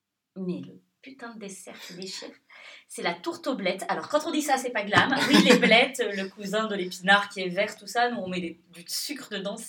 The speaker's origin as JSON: {"language": "French", "town": "Marseille", "region": "Provence-Alpes-Côte d'Azur", "country": "France", "tie": "born there", "accent": "Marseille", "said": "Déjà, je suis née à Marseille."}